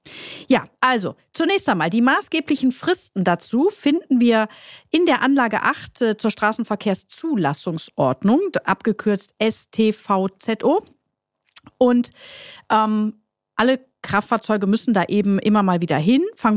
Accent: North Rhine-Westphalia, Germany; Ihr wisst, ich komme aus dem Ruhrpott

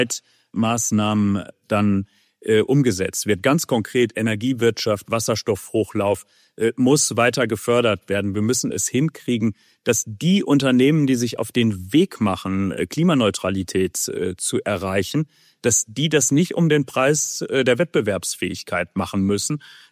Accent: Hamm, North Rhine-Westphalia, Germany; ich bin mit Haut und Haaren Oberbürgermeister meiner Heimatstadt Hamm.

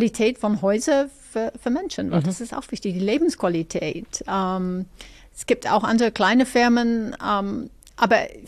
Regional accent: Ireland; German is a second language; weil ich komme aus Irland und dann für mich ist Deutsch ein bisschen, immer noch ein bisschen holperig manchmal

